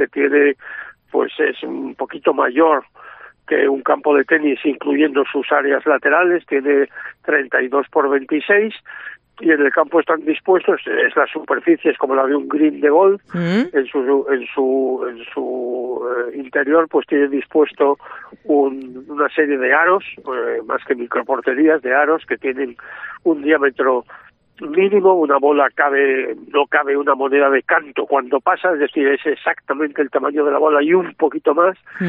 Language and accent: Spanish; Asturias, Spain; now in Madrid, Spain; aunque vivimos en Madrid, somos asturianos, y en Asturias pues se ha jugado de siempre.